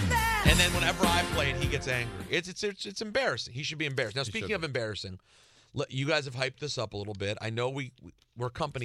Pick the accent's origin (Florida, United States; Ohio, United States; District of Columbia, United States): District of Columbia, United States; Washington; Let's hear what it sounded like on Capitals Radio back in my hometown.